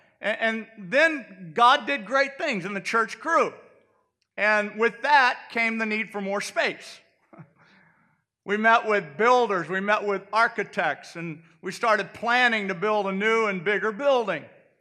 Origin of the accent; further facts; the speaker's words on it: Midwest, United States; And first of all, just saying Puyallup, for me, I was from the Midwest, and it's like, how do I learn how to say Puyallup?